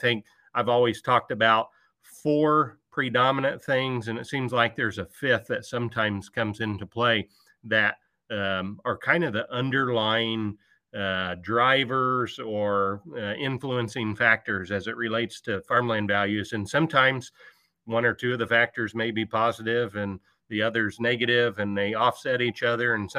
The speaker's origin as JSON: {"language": "English", "region": "Illinois", "country": "United States", "tie": "born or raised there", "said": "But I'm originally from West Central Illinois, Troy. Grew up in McDonough County, Illinois on a corn, soybean and beef cattle farm."}